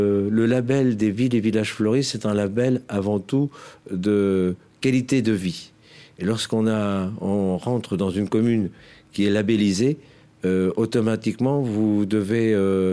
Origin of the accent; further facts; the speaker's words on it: Lyons-la-Forêt, Normandy, France; je suis natif de Lyon, je suis né à Lyons-la-Forêt. Mes parents étaient boulangers à Lyons-la-Forêt, mes grands-parents étaient boulangers aussi à Lyons-la-Forêt.